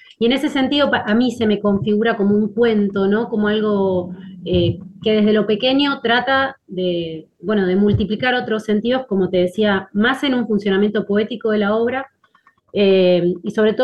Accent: Mar del Plata, Buenos Aires Province, Argentina; Yo nací en Mar del Plata y desde Mar del Plata... en los primeros, digamos, años en el colegio empecé a hacer teatro

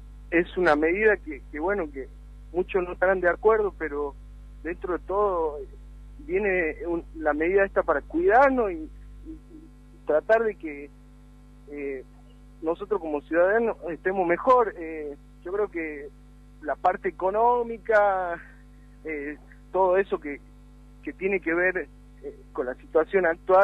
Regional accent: Jujuy, Argentina; En el caso, yo vengo de Jujuy

